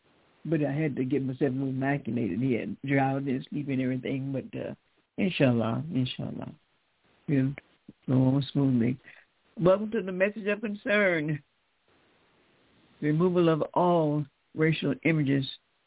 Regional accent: Decatur, Georgia, United States; We're from Decatur, Georgia.

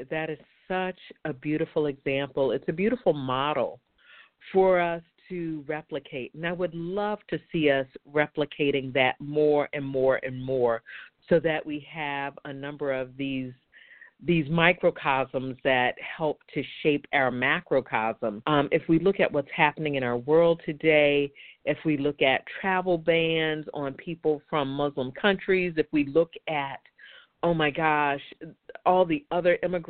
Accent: Virginia, United States; You know, I grew up in Virginia.

